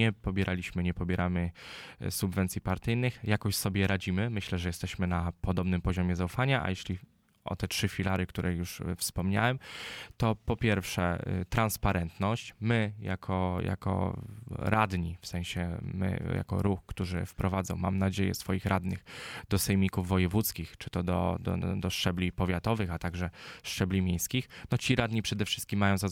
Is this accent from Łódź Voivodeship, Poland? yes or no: yes; Ozorków, Łódź Voivodeship, Poland; bo pochodzę z Ozorkowa, to jest koło Zgierza w województwie łódzkim